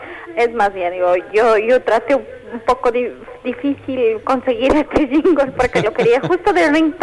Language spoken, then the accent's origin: Spanish; San Gabriel, Carchi, Ecuador; de donde yo soy, que se llama San Gabriel.